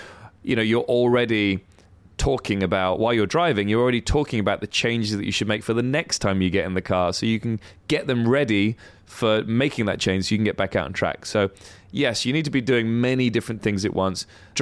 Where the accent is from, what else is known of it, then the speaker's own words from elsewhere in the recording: United Kingdom; being British